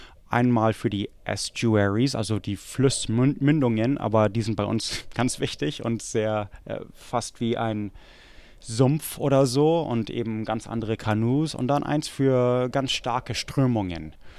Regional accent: Oregon, United States; Ich habe es tausendmal erwähnt, weil ich dort herkomme. Ich komme aus dem Willamette-Tal.

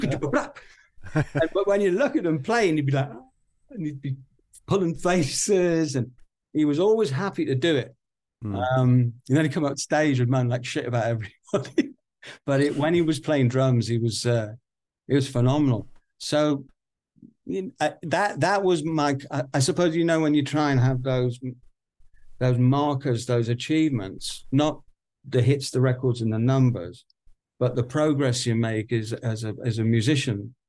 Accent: North East England, United Kingdom; I'm a Geordie

